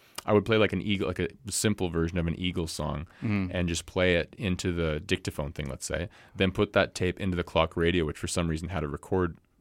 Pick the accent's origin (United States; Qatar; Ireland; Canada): Canada; it was cool to have done that because we're Canadian.